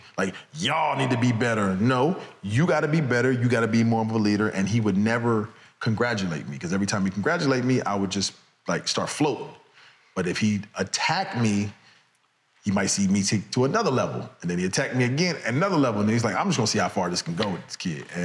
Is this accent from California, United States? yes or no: no; Chicago, Illinois, United States; I'm from the South Side of Chicago.